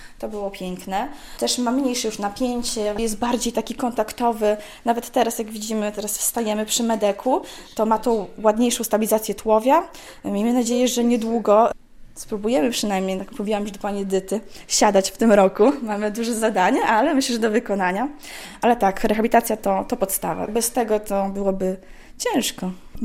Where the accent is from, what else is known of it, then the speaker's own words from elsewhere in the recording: Sokółka, Podlaskie Voivodeship, Poland; pochodzimy właśnie z Sokółki, więc droga to około 400 minut